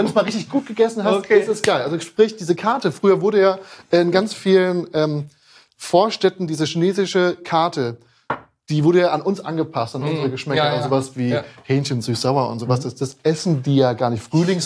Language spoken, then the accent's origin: German; Frankfurt, Hesse, Germany; now in Berlin, Germany; Ich bin ja eigentlich aus Frankfurt.